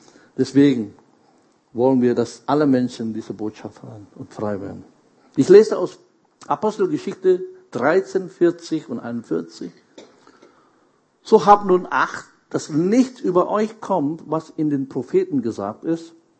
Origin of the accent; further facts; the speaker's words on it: Indonesia; German is a second language; in der Schule, ich komme aus Indonesien